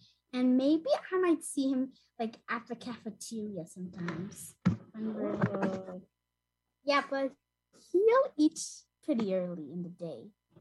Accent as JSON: {"language": "English", "town": "Hudson", "region": "New York", "country": "United States", "said": "I'm 8 years old, and I'm also from Hudson."}